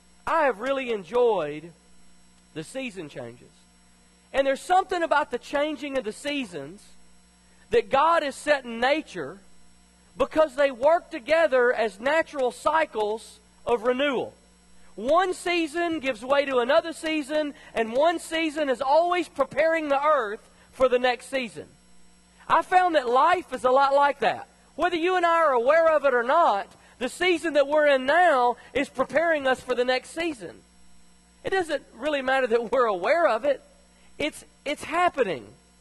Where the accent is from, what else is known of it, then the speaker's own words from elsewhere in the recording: Tennessee, United States; even though I was raised in Tennessee, coming here, we begin to experience a full calendar of season change.